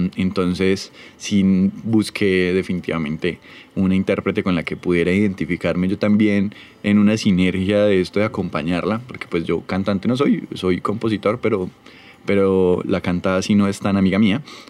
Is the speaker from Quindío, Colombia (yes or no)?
yes; Calarcá, Quindío, Colombia; also born or lived in Pereira; Bueno, yo soy de Calarcá, Quindío. Mi carrera la hice principalmente en Pereira.